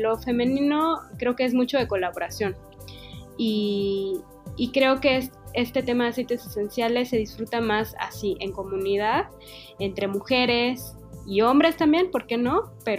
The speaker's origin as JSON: {"language": "Spanish", "town": "Mérida", "region": "Yucatán", "country": "Mexico", "said": "mi equipo hasta ahorita somos todas de Mérida"}